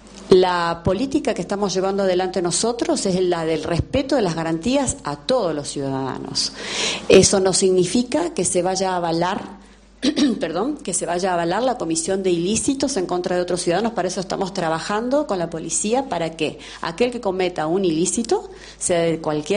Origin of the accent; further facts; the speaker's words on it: Argentina; Nosotros, como ciudadanos argentinos, tenemos todas esas garantías prescriptas